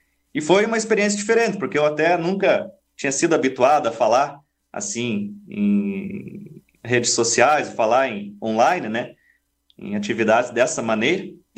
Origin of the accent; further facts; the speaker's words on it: Entre-Ijuís, Rio Grande do Sul, Brazil; Primeiramente, sou natural de Entre Juiz, né, uma cidadezinha lá no Rio Grande do Sul.